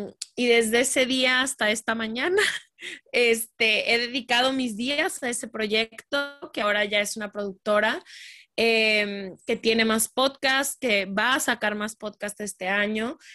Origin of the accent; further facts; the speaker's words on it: Guadalajara, Jalisco, Mexico; nací en México, crecí en Guadalajara toda mi vida